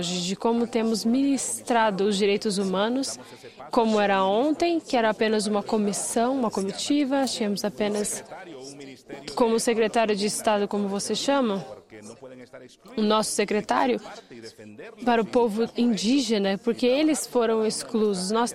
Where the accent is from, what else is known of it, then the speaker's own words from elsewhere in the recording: Honduras; Portuguese is a second language; Eu sou de Honduras e para aqueles que gostariam de ter uma referência, estamos na América Central, um país de pessoas extraordinárias